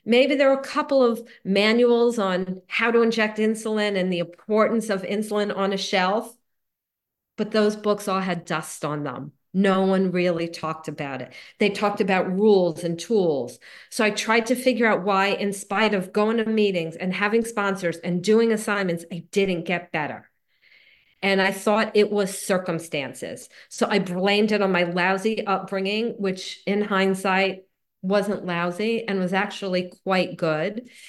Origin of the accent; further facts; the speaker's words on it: Miami, Florida, United States; I grew up in Miami. I went to my first meeting. I was 15 years old.